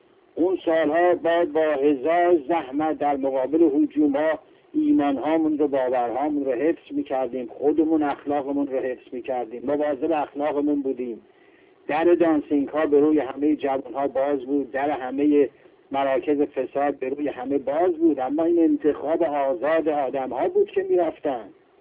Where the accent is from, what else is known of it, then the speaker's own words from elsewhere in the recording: Iran; در حال این روی غمناک من برای وطنم، وطن عزیزم ایران.